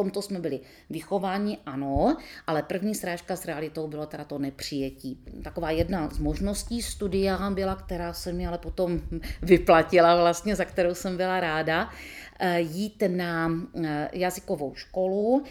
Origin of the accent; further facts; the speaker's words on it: Haná, Czechia; Narodila jsem se v roce 1964, 3. ledna, a pocházím z Hané, z takového malého městečka na Hané.